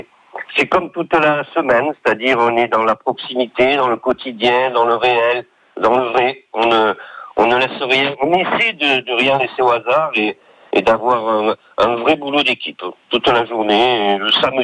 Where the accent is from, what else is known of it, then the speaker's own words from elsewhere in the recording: Corsica, France; now in Mimet, France; Alors moi, je suis de Granit Corse, moi. Je suis pas natif de Mimet.